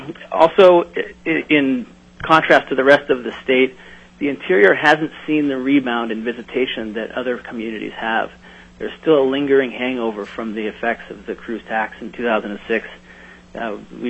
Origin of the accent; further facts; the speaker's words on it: Fairbanks, Alaska, United States; I'm a lifelong Alaskan. I was born in Fairbanks. Our family's been building and operating boats all across the state for over 100 years.